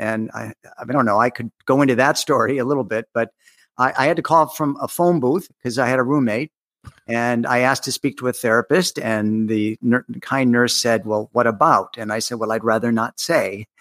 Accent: Ohio, United States; I'm an Ohio boy. I grew up in Ohio, but I like to say, I grew up in Ohio, but I escaped.

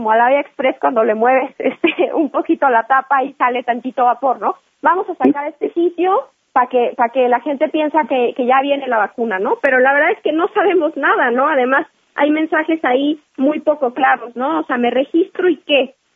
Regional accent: Mexico; Nosotros como mexicanos decimos, bueno, a ver, ¿para qué haces esta página que ni sirve?

